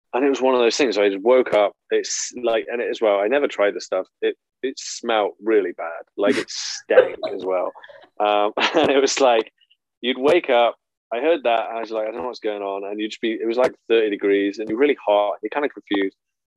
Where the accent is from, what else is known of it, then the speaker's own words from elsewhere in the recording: United Kingdom; now in Vancouver, Canada; like out here, I'm like, I'm the English guy. Mm-hmm. I mean, I guess in Kitsilano, that's not that much of a new thing.